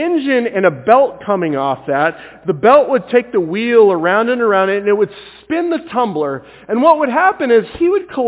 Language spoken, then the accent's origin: English; Washington, United States; No offense to any Oregonians in the room, but I am from Washington.